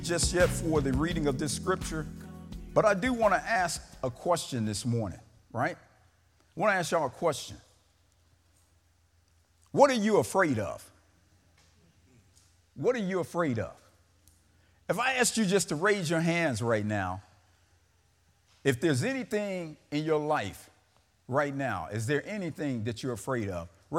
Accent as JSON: {"language": "English", "town": "Chicago", "region": "Illinois", "country": "United States", "tie": "born or raised there", "also_born_or_lived": "Mississippi", "said": "You know, I grew up in Chicago by way of Mississippi to the old Magnolia. I love all my Magnolia brothers and sisters. But I grew up in Chicago, right?"}